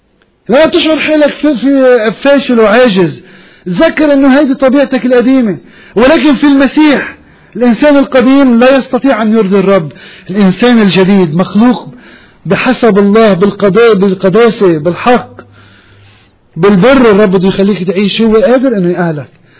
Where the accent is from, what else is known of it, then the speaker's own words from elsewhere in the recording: Lebanon; طب أنا لبناني كمان